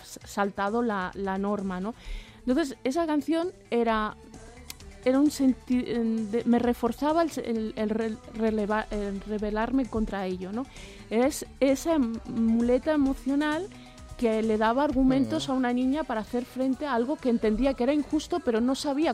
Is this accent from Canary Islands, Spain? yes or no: no; Figueres, Catalonia, Spain; also born or lived in Barcelona; yo soy nacida en Barcelona, pero crecí en Figueras.